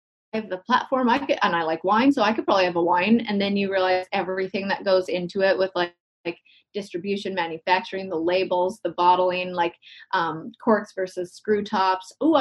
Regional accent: Canada; Oh, I say pasta because I'm Canadian.

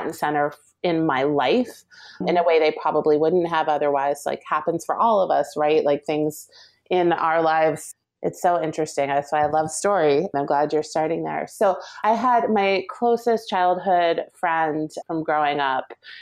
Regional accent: New Jersey, United States; So the sort of short version-ish is I grew up in Jersey.

